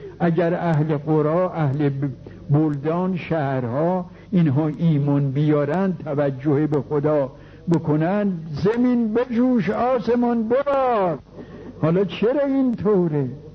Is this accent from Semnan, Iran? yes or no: no; Tehran, Tehran Province, Iran; ما اهل تهران هستیم.